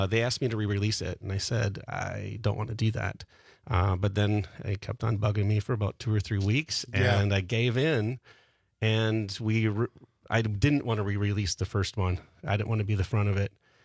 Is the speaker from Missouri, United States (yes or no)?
no; Pewaukee, Wisconsin, United States; Yeah, I came from Pewaukee, yeah.